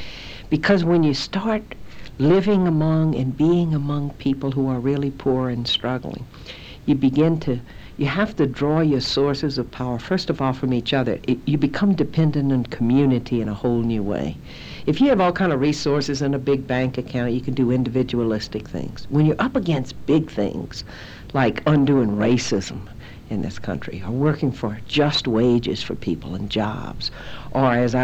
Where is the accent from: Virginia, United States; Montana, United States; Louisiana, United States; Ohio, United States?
Louisiana, United States; Baton Rouge; Well, I'm a Southern girl. I grew up in Baton Rouge, Louisiana, a very close family, Catholic family.